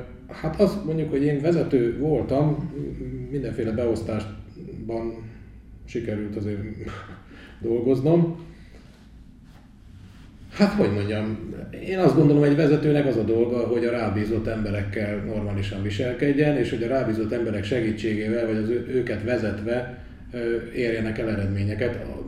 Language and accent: Hungarian; Debrecen, Hajdú-Bihar, Hungary; Hát én debreceni vagyok. Ha véletlenül nem lehetne hallani, akkor mondom, de szerintem lehet hallani.